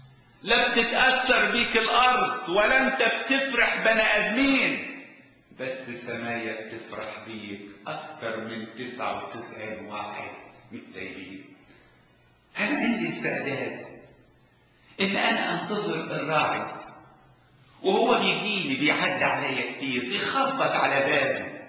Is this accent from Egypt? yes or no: yes; Asyut Governorate, Egypt; انا اتربيت في الصعيد تبع اسيوط